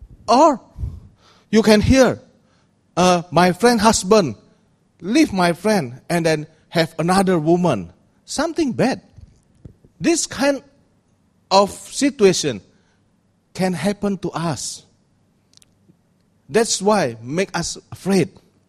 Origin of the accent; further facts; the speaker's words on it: Palembang, South Sumatra, Indonesia; English is a second language; 2 days ago, when I was in Palembang, my hometown